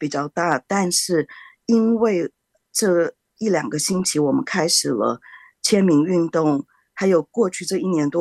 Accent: California, United States; 给我们加州人再有一次机会

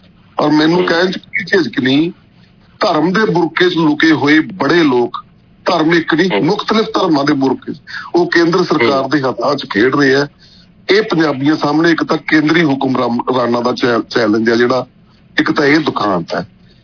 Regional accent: Bathinda, Punjab, India; ਤੇ ਮੇਰੇ ਸ਼ਹਿਰ ਦੇ ਬਠਿੰਡੇ ਦਾ ਕੋਈ 5 ਫੁੱਟ ਤੋਂ 500 ਗਜ਼ ਤੋਂ ਗਾਹਾਂ

